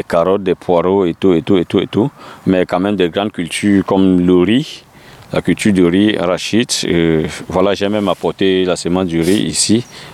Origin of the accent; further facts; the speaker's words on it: Cameroon; moved away as an adult; now in France; Je suis Camerounais, je suis arrivé en France le 26 juin 2023.